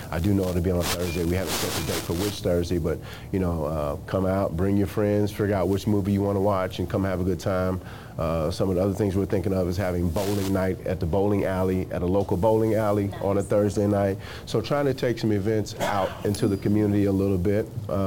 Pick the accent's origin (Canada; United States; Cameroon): United States; Arkansas; So I came over from Arkansas on a basketball scholarship to play for Coach Eddie Sutton.